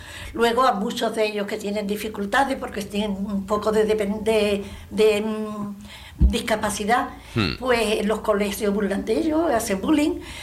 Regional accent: Andalusia, Spain; somos españoles, somos libres, somos andaluces, somos trabajadores

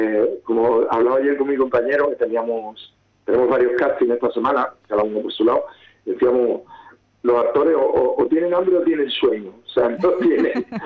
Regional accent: San Fernando, Andalusia, Spain; esté por fin en mi tierra, en San Fernando, y poder estar con mi gente

